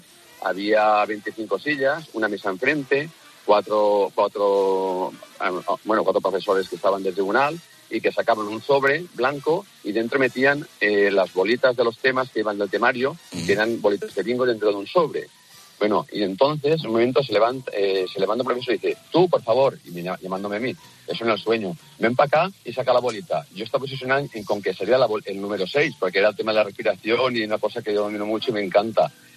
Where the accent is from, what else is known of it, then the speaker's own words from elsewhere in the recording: Valencia, Valencian Community, Spain; moved away as an adult; Yo soy de Valencia, me fui para Madrid